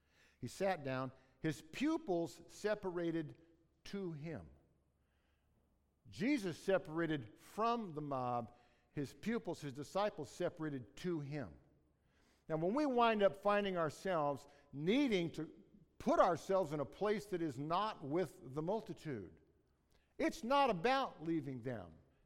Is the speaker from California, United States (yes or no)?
no; Seattle, Washington, United States; And I grew up in Seattle, and I thought, well, we got hills this big in downtown Seattle, for crying out loud.